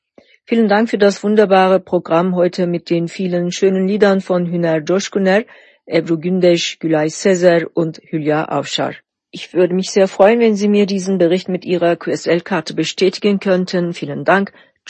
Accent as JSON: {"language": "German", "region": "Gaziantep", "country": "Turkey", "tie": "born or raised there", "said": "In meiner Heimatstadt Gaziantep ist Pistazie verbreitet und auch Olivenbaum."}